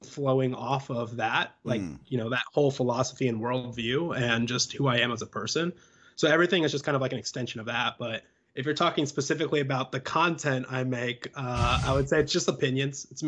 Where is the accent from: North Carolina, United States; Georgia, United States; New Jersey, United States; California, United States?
California, United States; San Diego; I'm from San Diego originally.